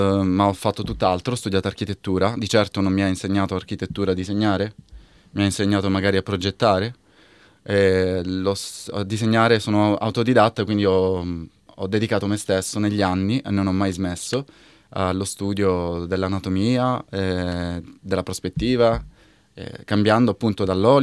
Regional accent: Calabria, Italy; also born or lived in Milan; now in Melbourne, Australia; vengo da Milano, che è una città, io sono calabrese ma vivevo a Milano e lavoravo lì

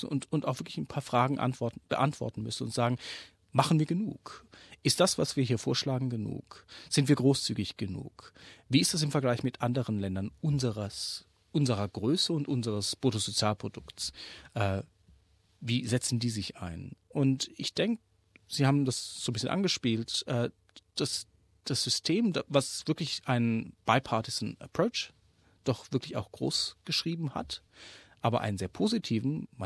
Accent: Australia; wo wir als Australier uns schon Gedanken machen

